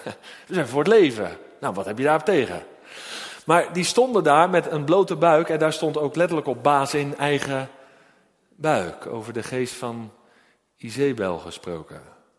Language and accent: Dutch; Netherlands; En moeten we als Nederlanders wat meer naar buiten gaan.